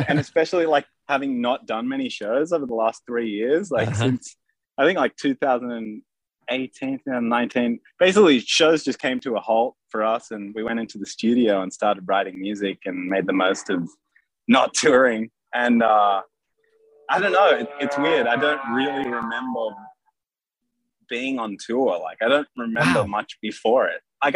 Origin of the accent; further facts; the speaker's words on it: Sydney, New South Wales, Australia; Like, in Australia, we grew up in Sydney.